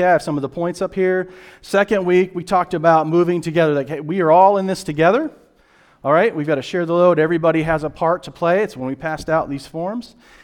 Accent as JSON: {"language": "English", "region": "Missouri", "country": "United States", "said": "See, some of you think I'm Southern. I'm not Southern. I'm from Missouri, so nobody knows."}